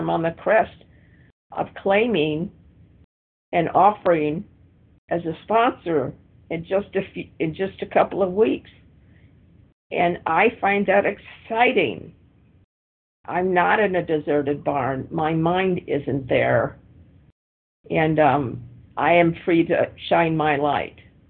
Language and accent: English; Washington, United States; and I am from Washington State.